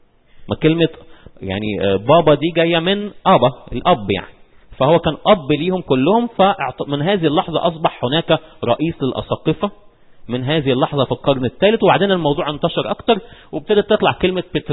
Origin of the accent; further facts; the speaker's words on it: Egypt; فاحنا عندنا في مصر البابا هو البطرك